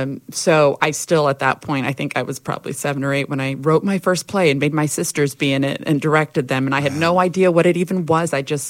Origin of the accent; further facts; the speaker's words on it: Hawaii, United States; also born or lived in California / Northern Virginia; I was born in California, yeah. But my childhood was mostly on the Big Island of Hawaii.